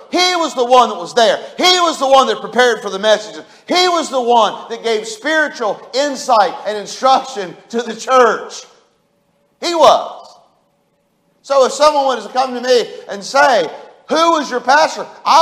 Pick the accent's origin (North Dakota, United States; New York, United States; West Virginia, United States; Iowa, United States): West Virginia, United States; Hinton; I grew up in Hinton, West Virginia, and you know, I went to Riverview Chapel.